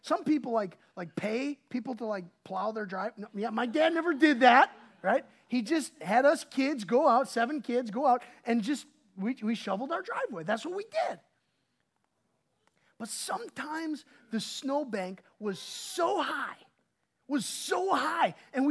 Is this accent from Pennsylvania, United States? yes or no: no; Wisconsin, United States; When I was growing up, I'm from Wisconsin, and I've used these analogies like snow stuff before, right, and some stories.